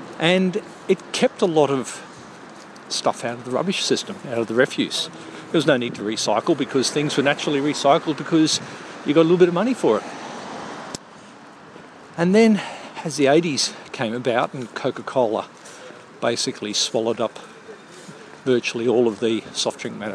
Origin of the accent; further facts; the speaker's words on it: Queensland, Australia; I remember as a child growing up in Queensland